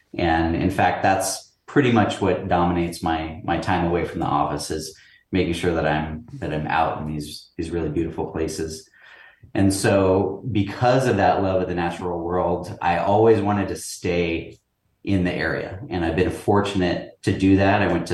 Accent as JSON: {"language": "English", "region": "Washington", "country": "United States", "tie": "born or raised there", "said": "I grew up in the Puget Sound area, and the majority of my immediate family is still here"}